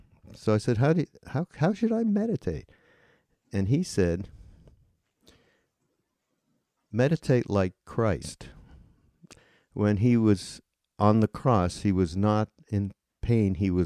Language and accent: English; Montreal, Quebec, Canada; so I'm Jewish. I grew up in Montreal